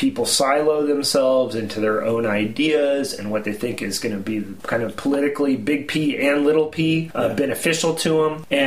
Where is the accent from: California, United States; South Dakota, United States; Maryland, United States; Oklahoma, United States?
California, United States; I'm from California. I grew up in a farming family.